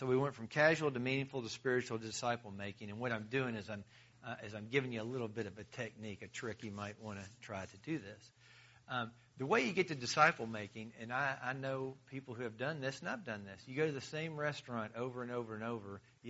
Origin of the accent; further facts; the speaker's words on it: the South, United States; Well, I'm from the South and everybody's kind of nice down there and probably goes to church somewhere, you know.